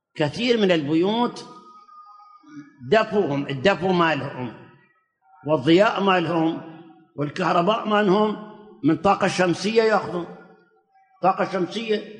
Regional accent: Karbala, Karbala Governorate, Iraq; الآن حتى عندنا في كربلاء سووا

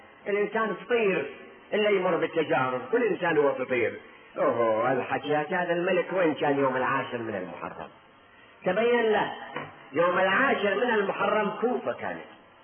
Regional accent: Najaf, Najaf Governorate, Iraq; now in Netherlands; انا منين جاي؟ من هولندا انا، يوم من النجف مو من هالبلد هذا.

